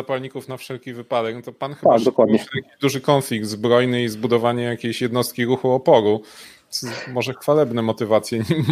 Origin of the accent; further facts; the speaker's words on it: Silesian Voivodeship, Poland; ja pochodzę ze Śląska